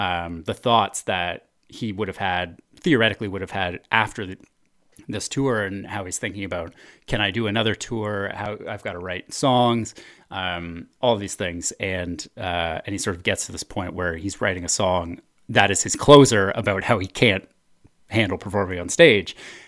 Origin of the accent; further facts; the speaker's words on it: Massachusetts, United States; I'm from Massachusetts, you know, and in Massachusetts, this is how we do things.